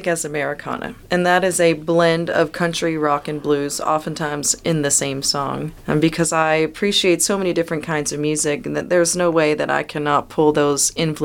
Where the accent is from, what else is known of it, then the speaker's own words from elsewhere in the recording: Lubbock, Texas, United States; And I actually grew up in the country somewhere between New Deal, Lubbock, and Shallow Water. And I went to New Deal schools